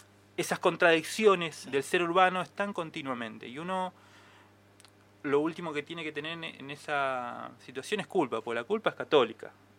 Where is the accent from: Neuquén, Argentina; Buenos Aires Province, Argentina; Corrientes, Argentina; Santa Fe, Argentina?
Neuquén, Argentina; also born or lived in Buenos Aires; Yo he vivido en Buenos Aires también, viví muchos años. Nací acá en Neuquén, viví parte de mi vida acá y parte de mi vida en Buenos Aires. Y transitando en Junín, de los Andes también, y Cinco Saltos.